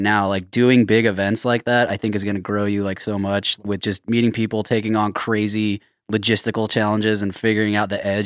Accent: Bend, Oregon, United States; I grew up in Bend, you know, where it gets snow.

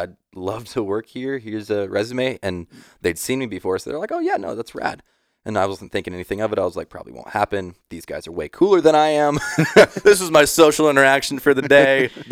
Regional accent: Hillsboro, Oregon, United States; So no, I'm actually from Hillsboro. So right outside of Portland.

